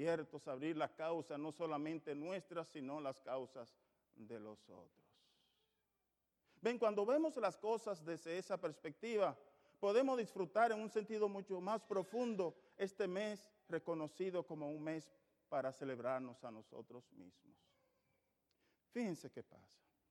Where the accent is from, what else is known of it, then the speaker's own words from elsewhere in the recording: United States; yo soy norteamericano, pero mis tatarabuelos vinieron de muchas otras partes del mundo. Y la sangre de ellos también la llevo yo.